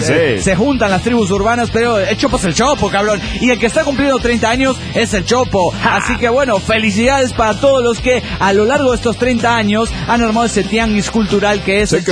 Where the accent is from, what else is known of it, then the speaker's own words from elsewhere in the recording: Mexico City, Mexico; yo soy chilango